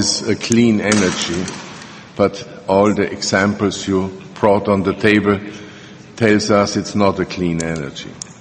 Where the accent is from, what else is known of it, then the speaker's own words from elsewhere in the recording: Austria; Mr. Essel and I, we are both from Austria.